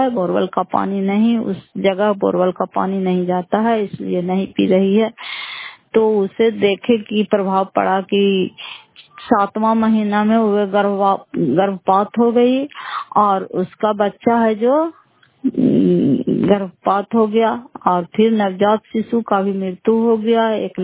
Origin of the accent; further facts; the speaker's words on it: Nalanda, Bihar, India; घर फतेहपुर पंचायत मकरौता जिला नालंदा करा पसरा ब्लॉक की निवासी हूँ